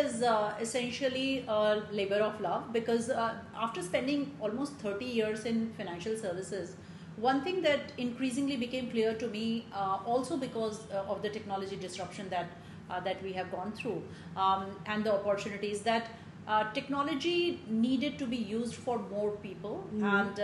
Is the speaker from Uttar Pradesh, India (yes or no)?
no; Bihar, India; And I was brought up in Bihar